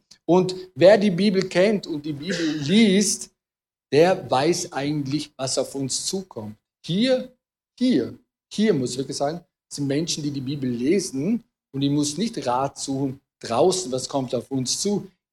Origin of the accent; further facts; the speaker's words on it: Vorarlberg, Austria; Wir als Vorarlberger würden sagen, ah, nicht schon wieder.